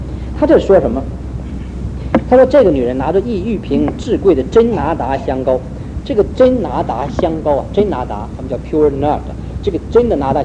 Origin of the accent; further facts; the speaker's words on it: China; 因为我们中国人这个民族很良善，我们从小被训练都是被教导